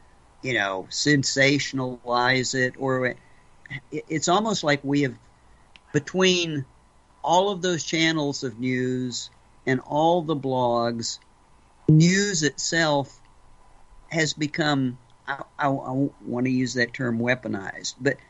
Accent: Oklahoma, United States; I grew up here in Oklahoma reading an extremely conservative newspaper out of Oklahoma City.

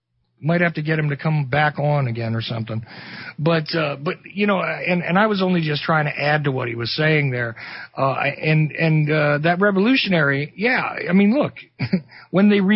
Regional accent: New Jersey, United States; Yeah, well, look, man, look, I grew up in Jersey, so look, you never know what I'm going to say.

